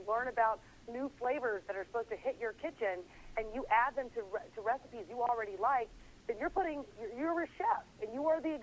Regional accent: Tennessee, United States; now in New York, United States; I'm from Tennessee. I moved to New York. My kitchen is so tiny, it's the size of most people's bathroom.

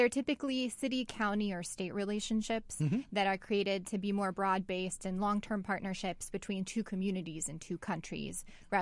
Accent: Bosnia & Herzegovina; So my dad, for example, we're from Bosnia

